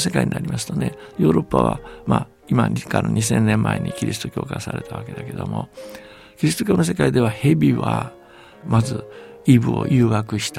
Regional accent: Beijing, China; 例えば僕は北京で育ったんですけども

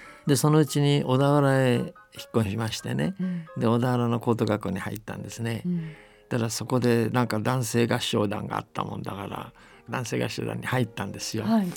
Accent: Beijing, China; 僕たち子供時代北京で過ごしたんですが、北京の教会、日本人の教会の日曜学校へ連れて行かれて

